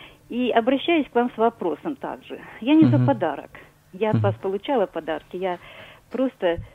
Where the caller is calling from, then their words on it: Kramatorsk, Donetsk Oblast, Ukraine; Я представляюсь … из Краматорска.